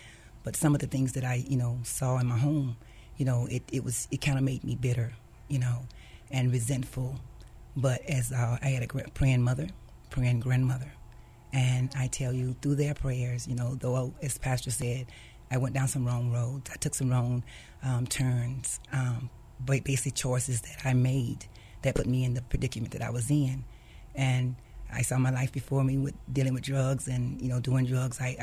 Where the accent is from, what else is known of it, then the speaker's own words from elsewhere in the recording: Center, Texas, United States; born there; Well, I was born in a small town in Texas called Center, Texas, and I came from a family of business.